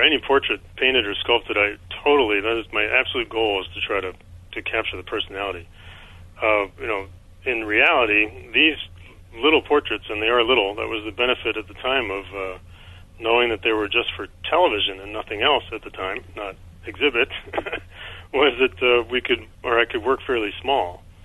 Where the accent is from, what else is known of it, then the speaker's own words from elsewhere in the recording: Brussels, Brussels-Capital Region, Belgium; In Brussels, Belgium.